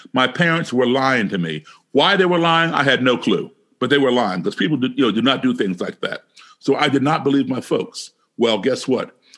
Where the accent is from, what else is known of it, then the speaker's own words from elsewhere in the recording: Baltimore, Maryland, United States; Baltimore, my hometown